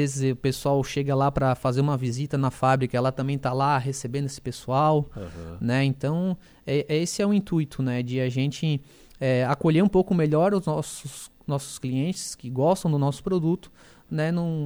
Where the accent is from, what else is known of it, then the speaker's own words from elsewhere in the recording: Cocal do Sul, Santa Catarina, Brazil; Eu sou de Cocal, não tô nem em Criciúma e não tô nem em Uruçanga.